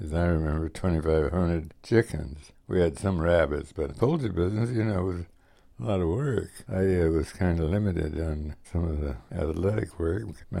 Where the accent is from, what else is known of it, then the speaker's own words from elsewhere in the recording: San Jose, California, United States; As a boy, I was born 24 in San Jose, and of course, San Jose to me was a big, big city.